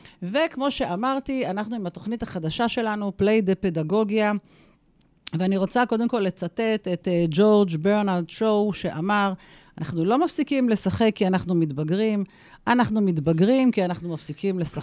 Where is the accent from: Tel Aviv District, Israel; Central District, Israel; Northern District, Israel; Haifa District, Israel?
Northern District, Israel; Kiryat Shmona; אני בעצם נולדתי בקריית שמונה, ואני נולדתי בקריית שמונה בתקופות הקשות שלה